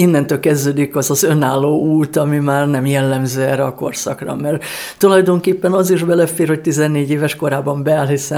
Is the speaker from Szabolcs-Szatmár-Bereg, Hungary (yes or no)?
no; Budapest, Hungary; born there; olyan egyébként pesti vagyok születésem szerint